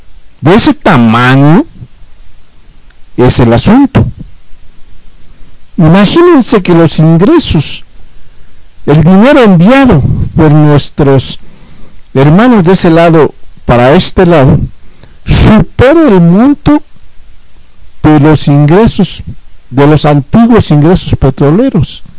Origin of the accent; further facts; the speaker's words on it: Mexico; para los Estados Unidos de Norteamérica y para nosotros como mexicanos.